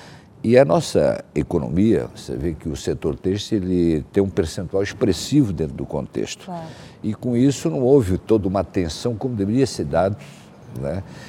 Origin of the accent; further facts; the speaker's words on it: Brusque, Santa Catarina, Brazil; eu tiro o exemplo lá na minha cidade de Brusque